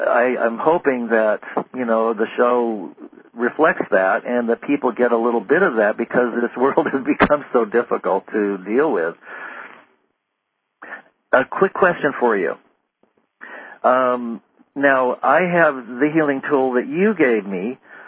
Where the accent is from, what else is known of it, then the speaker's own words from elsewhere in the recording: Santa Barbara, California, United States; I was born and raised in Santa Barbara, and of course we had access to the beaches, and it was almost 70 degrees year round.